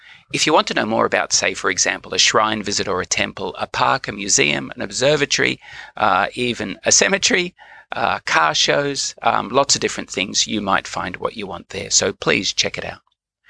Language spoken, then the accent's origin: English; Australia; moved away as an adult; now in Tokyo, Japan; I'm an Australian who has been living in Tokyo for about 25 years. I first came here in 1991 on a working holiday visa, then returned to Australia in 93 to finish university.